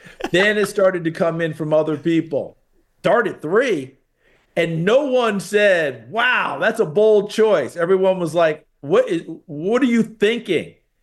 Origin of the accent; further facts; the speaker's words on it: New York, United States; Well, I grew up in New York State.